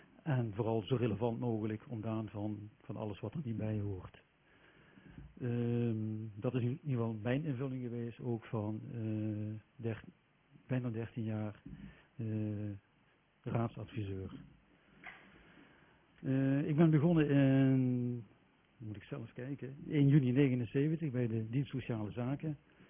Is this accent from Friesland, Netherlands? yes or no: no; Schaesbergerveld, Limburg, Netherlands; Ik ben opgegroeid in Schaarsbergenveld.